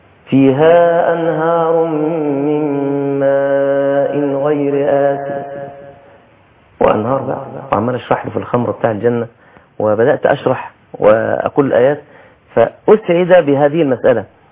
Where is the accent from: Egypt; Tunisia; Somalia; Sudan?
Egypt; في بعض الناس من سكان الأماكن الراقية عندنا في مصر